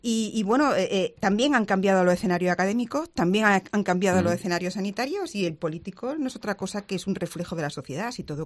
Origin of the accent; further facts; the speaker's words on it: Linares, Andalusia, Spain; soy de Linares, mi familia es torrecampeña, paterna